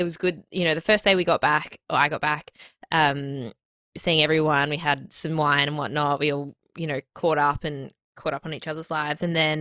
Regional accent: Bendigo, Victoria, Australia; It was so good to see my family, my sisters, all my girlfriends who are still back there and their kids. So it was a really nice week at home.

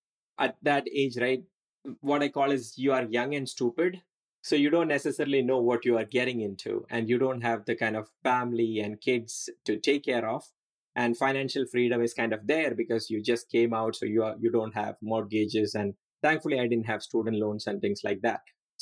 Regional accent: Kerala, India; Yeah, I'm originally from Kerala, India. I grew up in kind of a village. It was a pretty agricultural place.

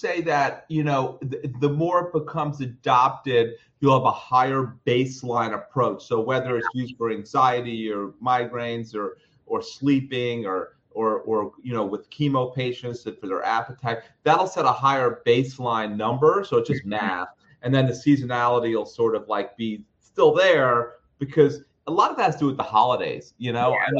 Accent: Florida, United States; also born or lived in New York; Like I grew up in Florida. You know, I never saw snow until I was 18, but I lived up in New York for 30 years.

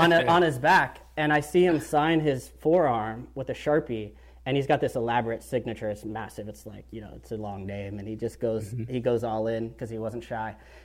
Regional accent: California, United States; I lived with, like, two dudes that I grew up with in the Bay Area

